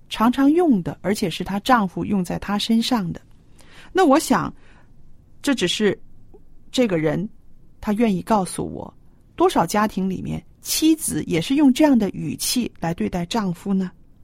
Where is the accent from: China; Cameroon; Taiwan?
China; 我们中国人造字很有意思